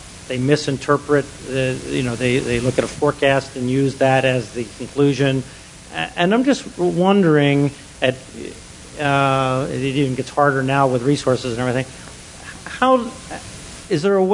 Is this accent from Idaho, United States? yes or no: no; Miami, Florida, United States; So one is I'm from Miami, which is sort of the epicenter of so many things, good and bad, you know.